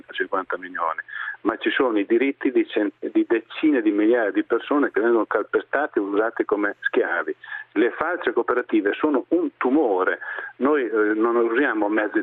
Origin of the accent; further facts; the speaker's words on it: Modena, Emilia-Romagna, Italy; Io peraltro incidentalmente sono modenese.